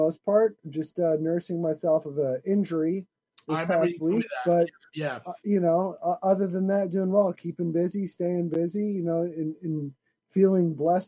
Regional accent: Lincoln, Nebraska, United States; moved away as an adult; also born or lived in Texas; I'm from Lincoln, Nebraska, and if anyone remembers the Capitals game, that's the capital of Nebraska. I grew up there, lived there for the first 18 years of my life, and then I went to school in Texas, specifically North Texas, to study jazz drum set.

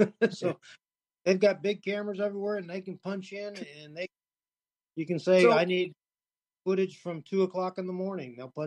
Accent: St. Louis, Missouri, United States; I'm from St. Louis, so I was going to run the St. Louis.

